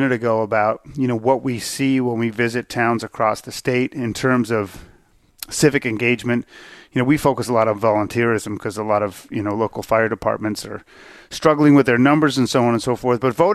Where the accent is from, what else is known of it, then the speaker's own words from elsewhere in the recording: Massachusetts, United States; I grew up in Massachusetts in a town meeting town, and part of our government class was to go to them, right?